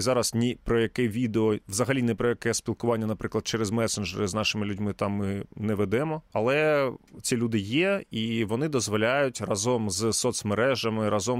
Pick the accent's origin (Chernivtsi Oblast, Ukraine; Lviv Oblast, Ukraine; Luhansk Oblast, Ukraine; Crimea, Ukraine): Luhansk Oblast, Ukraine; Luhansk; Ми самі з Луганська і частково з Донеччини, з Луганщини.